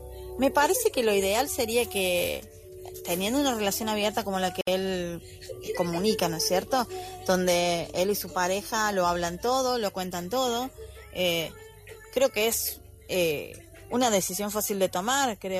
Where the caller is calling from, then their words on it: Argentina; desde Argentina